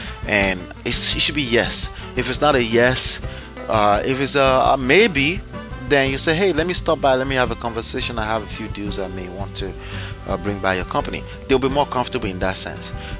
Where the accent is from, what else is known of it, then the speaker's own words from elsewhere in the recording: Texas, United States; born there; Okay. Well, I have two home states. I was born in Texas. I live in New Jersey. My home state is New Jersey.